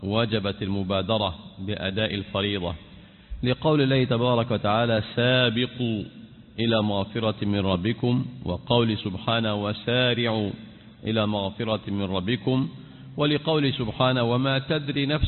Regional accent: Egypt; طب أنا كمصري مسافر للحج والعمرة،

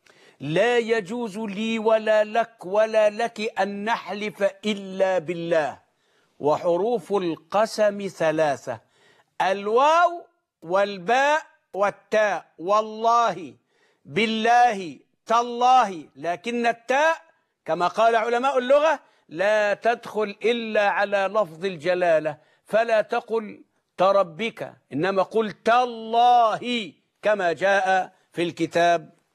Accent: Egypt; عندنا في مصر

